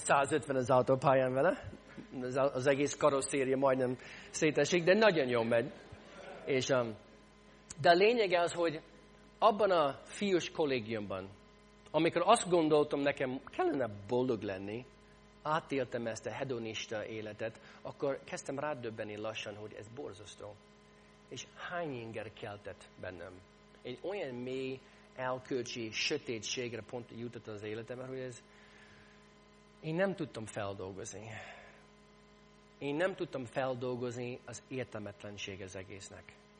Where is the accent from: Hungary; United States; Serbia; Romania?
United States; St. Louis, Missouri; Én ebben az állapotban születtem, St. Louisban, Missouri államban. 8 évig minisztráltam egy katolikus, magyar katolikus egyházban, St. Louisban.